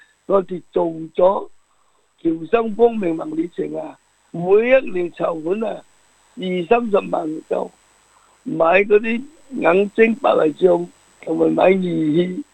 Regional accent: China; 我们是中国人

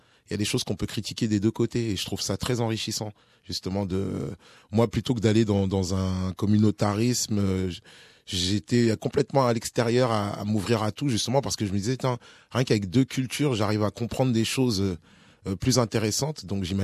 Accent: France; born there; je suis né en France.

